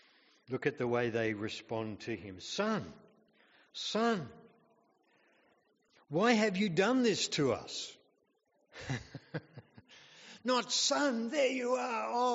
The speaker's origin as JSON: {"language": "English", "country": "Australia", "said": "And I said, well, yeah, I'm lost. I'm from Australia."}